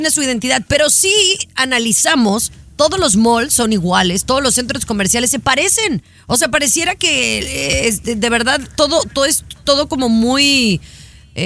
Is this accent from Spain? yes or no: no; Mexico; now in United States; yo soy mexicana.